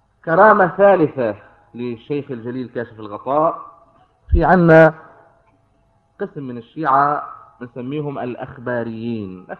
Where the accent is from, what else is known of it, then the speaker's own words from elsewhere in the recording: Yater, South Governorate, Lebanon; من قريتنا من ياطر، عنده أرض بعيدة عن البلد